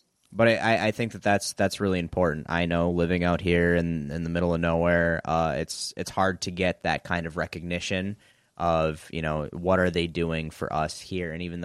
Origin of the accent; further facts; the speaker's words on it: Minnesota, United States; We're from Minnesota, so unfortunately we can't vote for you